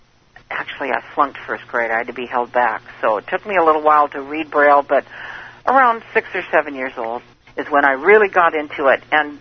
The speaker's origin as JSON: {"language": "English", "town": "Tacoma", "region": "Washington", "country": "United States", "tie": "born there", "said": "However, I was born in Tacoma, Washington in 1953 on December 10th around 5 a.m. in the morning."}